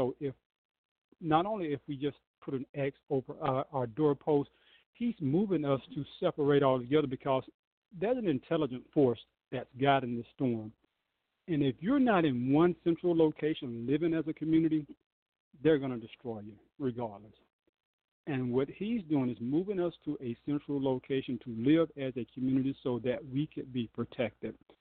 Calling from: Georgia, United States; I'm calling from Georgia.

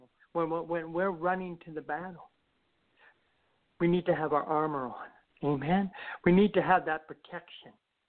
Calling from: Moose Jaw, Saskatchewan, Canada; I'm calling from Moose Jaw, Saskatchewan.

